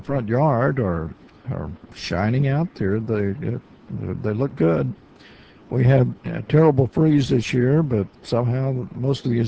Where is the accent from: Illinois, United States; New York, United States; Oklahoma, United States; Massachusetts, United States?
Oklahoma, United States; Muskogee; In fact, the Muskogee Phoenix here in my little town, my hometown of Muskogee, Oklahoma, had a big editorial about Roswell this morning.